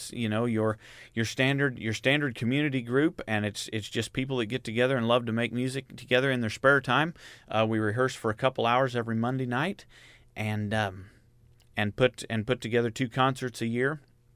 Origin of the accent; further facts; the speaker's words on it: Mount Zion, Illinois, United States; Well, I've always been in the Decatur area. I grew up in Mount Zion, went through the Mount Zion schools